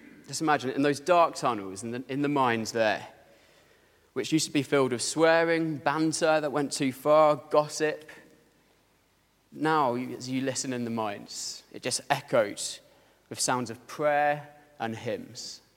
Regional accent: Wales, United Kingdom; Perhaps we as Welsh people

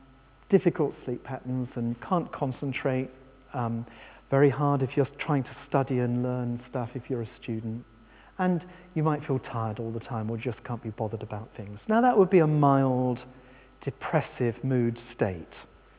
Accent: England, United Kingdom; However, I'm English

